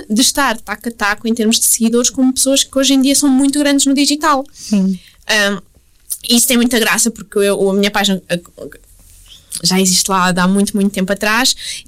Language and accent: Portuguese; Centro, Portugal; now in Lisbon, Portugal; depois saí da terrinha, saí de Coimbra, ali perto de Coimbra